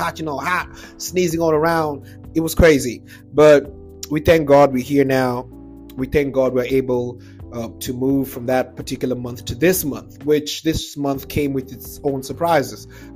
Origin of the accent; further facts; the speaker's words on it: Kenya; in Kenya, my home country.